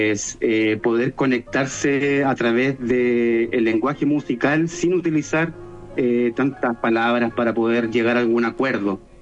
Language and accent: Spanish; Tomé, Biobío, Chile; also born or lived in Santiago; Yo nací en Santiago, pero crecí acá en Tomé toda mi infancia.